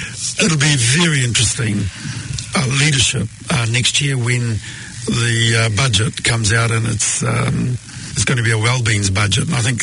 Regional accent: New Zealand; as a Kiwi

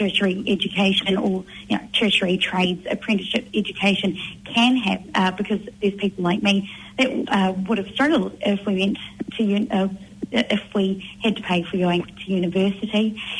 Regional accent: Manurewa, Auckland, New Zealand; also born or lived in Mangere; So I'm a South Auckland girl at heart. I was born in Mangere and I shifted to the Manurewa area when I was around 5. We lived on a small farm in the back of Alfriston, and I attended Alfriston Primary there.

